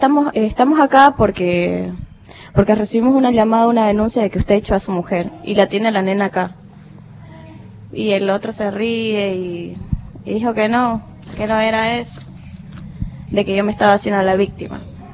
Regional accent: Bolivia; moved away; yo no soy de acá, soy de otro país, pero el mismo ambiente lo vivo allá en mi país.

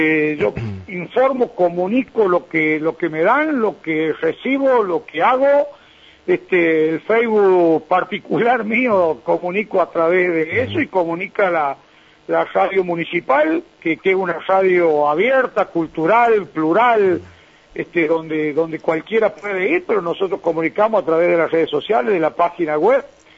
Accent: San Luis, Argentina; soy un ciudadano de San Luis que merezco tener el mismo trato

